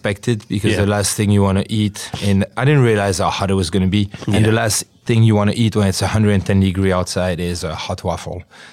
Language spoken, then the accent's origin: English; Wallonia, Belgium; so I grew up near Liège, where the waffles originate, and there is a small city called Vise, where I would go with my mom as a kid